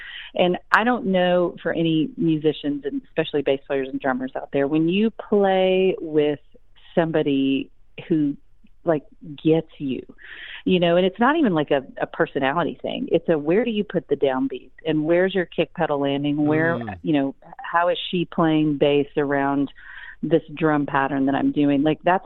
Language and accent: English; Texas, United States; also born or lived in Shreveport; You know, growing up in Northeast Texas and Shreveport, it's a little bit different of a vibe than Austin was